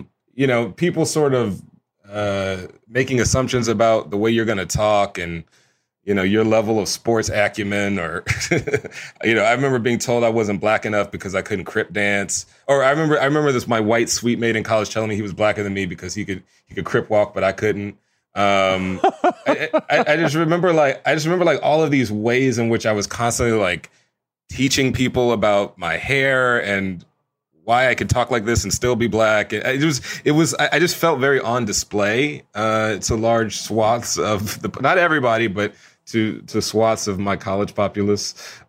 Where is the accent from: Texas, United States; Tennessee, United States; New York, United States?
Texas, United States; Houston; And I grew up in Texas, like I grew up in Houston, Texas.